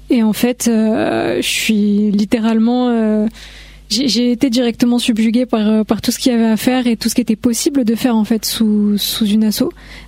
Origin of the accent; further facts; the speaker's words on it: Ozoir-la-Ferrière, Île-de-France, France; Pas tous, moi je suis d'Ozoir, la Ferrière.